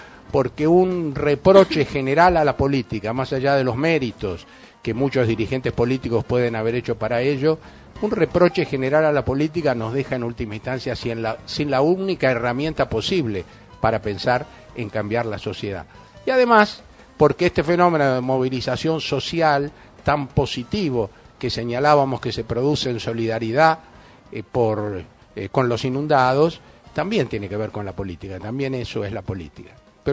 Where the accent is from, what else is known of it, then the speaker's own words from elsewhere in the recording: Buenos Aires, Argentina; yo soy porteño y he vivido toda la vida en Buenos Aires